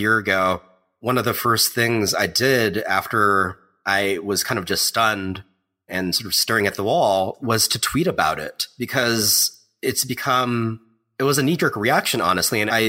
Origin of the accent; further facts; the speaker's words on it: Hawaii, United States; also born or lived in California; For me, I grew up in Hawaii and California, very disconnected in a lot of ways from my Japanese heritage.